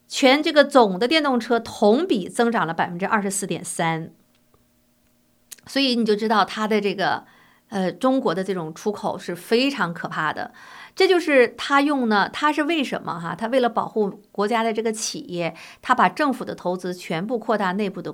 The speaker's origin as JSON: {"language": "Chinese", "country": "United States", "said": "可是我们美国人呢，我们自己会不会受益？"}